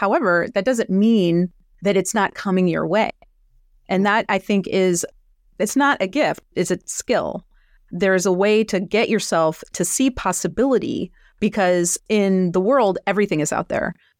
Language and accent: English; New Orleans, Louisiana, United States; growing up in New Orleans, Louisiana, this girl was told